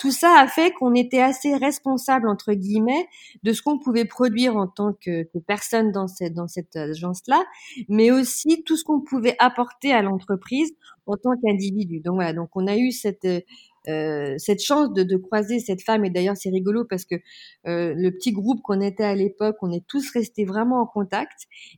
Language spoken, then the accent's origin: French; Lyon, Auvergne-Rhône-Alpes, France; born there; je suis née à Lyon, j'ai fait mes études à Lyon.